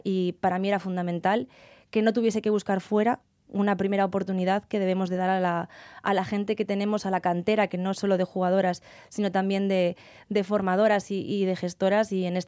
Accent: Llanera, Asturias, Spain; porque las dos somos de Llanera

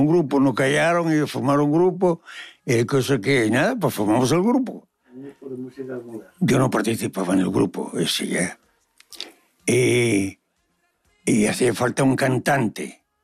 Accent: La Felguera, Asturias, Spain; porque yo vengo de La Felguera

